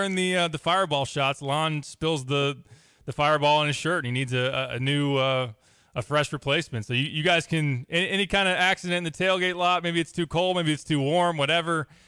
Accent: Champaign, Illinois, United States; when I was a student like you there at U of I, and I grew up in Champaign

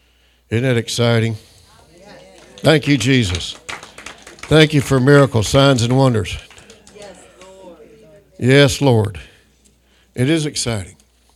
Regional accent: Texas, United States; I was from North Texas, and there's parts of it, sandy loam soil with excellent soil watered enough for wonderful peaches.

